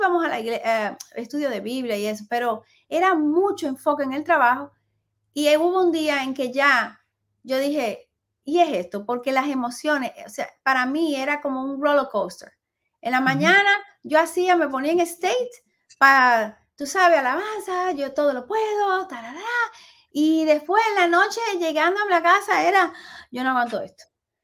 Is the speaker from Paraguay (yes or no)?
no; Dominican Republic; Como somos dominicanos